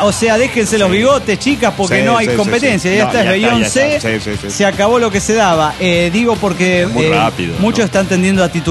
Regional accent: Cuba; Soy un cubano cuya conexión de internet es una mierda

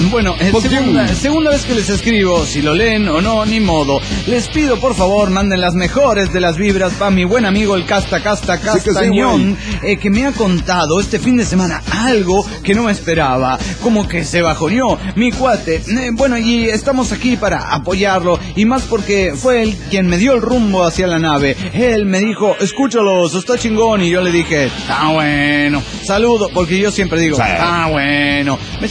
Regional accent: Cuauhtémoc, Chihuahua, Mexico; Hola, soy la autosuicida de Cuauhtémoc, Chihuahua, México.

